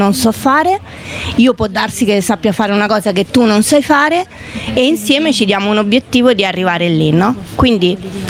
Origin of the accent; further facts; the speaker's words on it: Rome, Lazio, Italy; Comunque sì, perché sono di Roma e faccio politica a Roma per il Lazio.